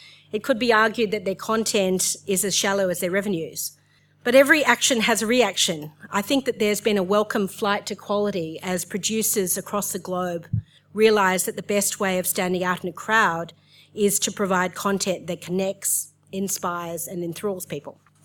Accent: Australia; I'm an Australian who has lived and worked overseas for an extensive period.

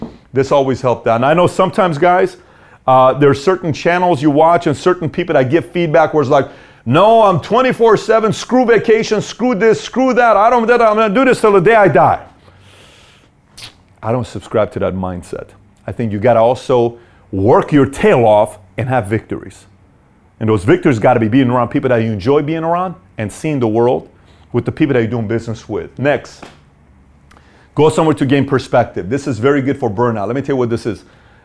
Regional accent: Iran; I'm Iranian, okay? And I'm going from Iran.

